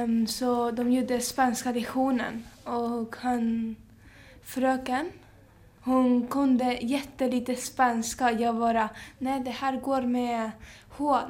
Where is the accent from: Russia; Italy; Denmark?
Russia; min pappa kommer från Spanien, min mamma kommer från Sverige och jag kommer från Ryssland.